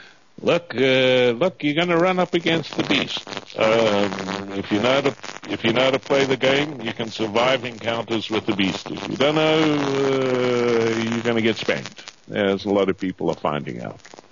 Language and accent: English; Zimbabwe; as a youngster growing up in Rhodesia.